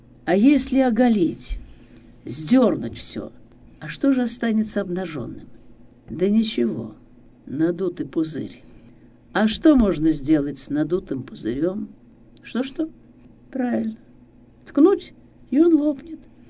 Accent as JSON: {"language": "Russian", "region": "Ural", "country": "Russia", "said": "Я с Урала, а мы вас знаем и читаем"}